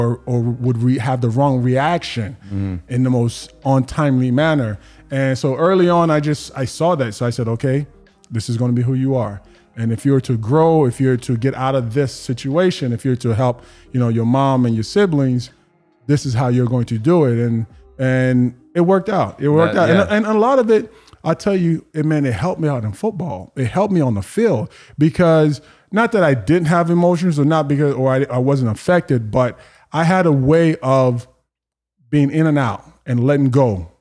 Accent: Irving, Texas, United States; I'm from Dallas. I grew up in Irving.

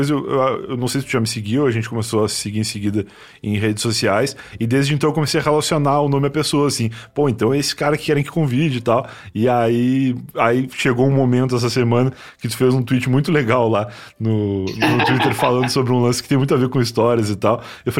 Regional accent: Rio Grande do Sul, Brazil; moved away; Eu sou gaúcho, né? Eu vim morar pra cá já faz uns 8 anos

